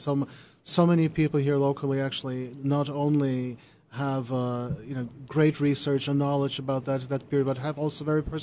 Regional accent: Germany; Well, as a kid growing up in Germany, obviously all of U.S. history was quite of great interest to us.

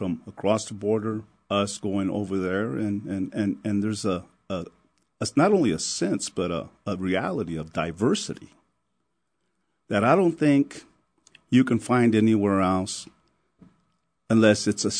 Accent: El Paso, Texas, United States; Well, first of all, I grew up in Northeast El Paso. So, growing up in Northeast El Paso, didn't really get out too much as a kid.

